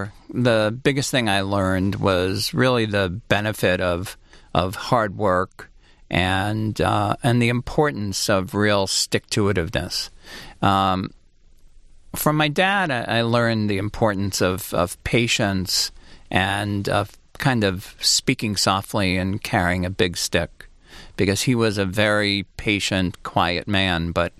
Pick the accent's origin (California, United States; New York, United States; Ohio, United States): New York, United States; Long Island; My parents, who both were born and raised in Brooklyn, New York, moved to Long Island when they had me, their second child, and outgrew their apartment.